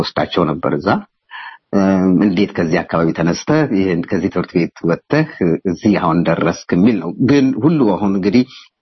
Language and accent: Amharic; Addis Ababa, Ethiopia; አዲስ አበባ ነው ተወልጄ ያደግኩት፣ ወደ ባታ ገዳም አካባቢ ወይም 4 ኪሎ አካባቢ